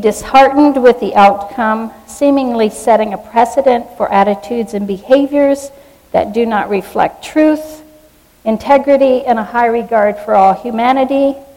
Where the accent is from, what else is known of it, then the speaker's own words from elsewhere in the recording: Wellsville, New York, United States; And I am from a family with 12 children who grew up in Wellsville, New York.